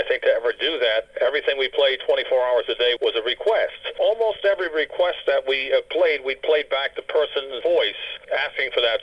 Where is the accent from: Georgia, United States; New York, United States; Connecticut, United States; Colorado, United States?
Connecticut, United States; Hartford; I really wanted to work at a Hartford station because I came from Hartford.